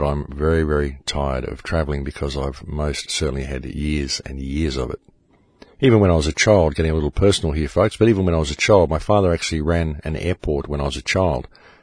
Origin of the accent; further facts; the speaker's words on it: Australia; would fly me to Sydney and hand me over to another flight attendant who would then fly me back to my hometown.